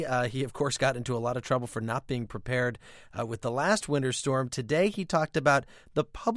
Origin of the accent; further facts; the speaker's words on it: Illinois, United States; Yeah, I have experienced an ice storm myself, a very bad one in my hometown in Illinois, where the leaves do fall off the trees